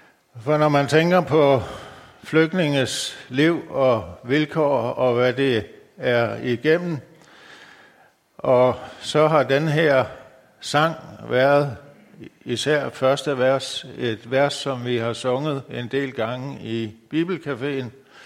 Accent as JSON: {"language": "Danish", "town": "Græsted", "region": "Capital Region of Denmark", "country": "Denmark", "tie": "born or raised there", "said": "jeg er vokset op på Nordsjælland i Græsted og har trådt min barnesko der. En ud af 6 søskende, nummer 4 i rækken"}